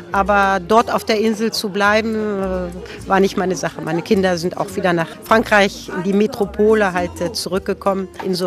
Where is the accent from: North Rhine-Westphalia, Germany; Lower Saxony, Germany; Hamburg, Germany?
Lower Saxony, Germany; born there; moved away as an adult; Ich bin in Deutschland geboren, in der Nähe von Hannover in Niedersachsen